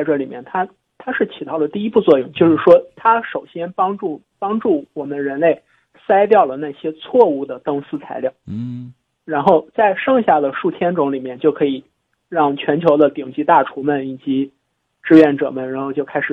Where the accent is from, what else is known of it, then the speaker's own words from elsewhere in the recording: Shanghai, China; 我们上海也有很多很出名的一些素食馆